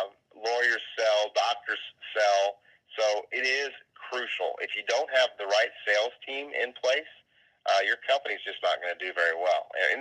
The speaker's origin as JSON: {"language": "English", "town": "Austin", "region": "Texas", "country": "United States", "tie": "born or raised there", "said": "I'm from Austin, Texas. I've lived here my whole life except for the couple of years that I went to Ole Miss, where I'm a proud alumni from there."}